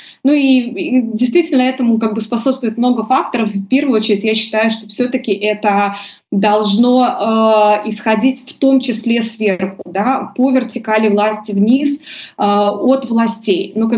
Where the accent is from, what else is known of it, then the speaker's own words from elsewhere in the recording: Polotsk, Vitebsk Region, Belarus; born there; Я вот родилась в Полоцке. Это город, который, ну, я не знаю, на сколько процентов, но большое количество процентов, да, составляли выходцы из России.